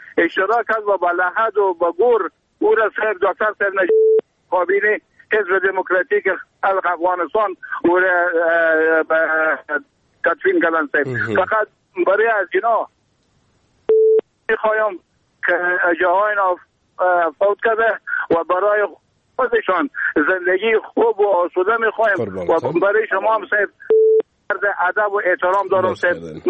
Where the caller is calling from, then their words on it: Iran; از ایران صحبت میکنم